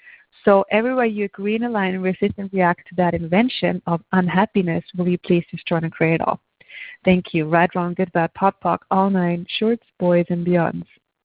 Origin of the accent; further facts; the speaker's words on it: Austria; I grew up in Austria, so I know how you know, the German-speaking countries can be like